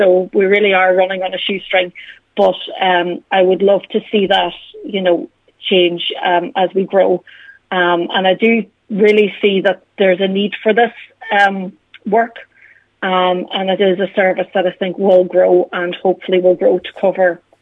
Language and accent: English; Castlefin, Ulster, Ireland; moved away as an adult; now in Dublin, Ireland; I grew up in Castlefin. I went to St. Columbus in Stranorlar, and then moved down to Dublin to go to university in UCD